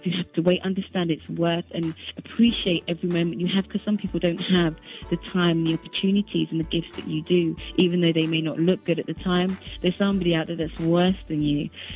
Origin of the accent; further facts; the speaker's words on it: London, United Kingdom; because I'm from London